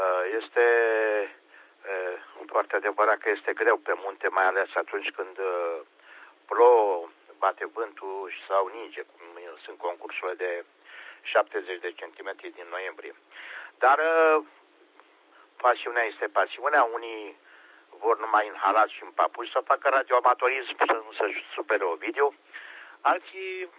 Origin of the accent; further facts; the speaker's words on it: Ploiești, Prahova, Romania; din Ploiești.